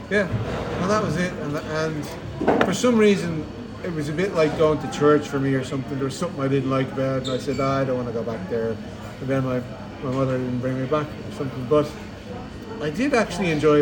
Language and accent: English; Tallaght, Leinster, Ireland; I think it was somewhere up near, probably Jobstown or one of these areas in Tala, because I grew up in Tala.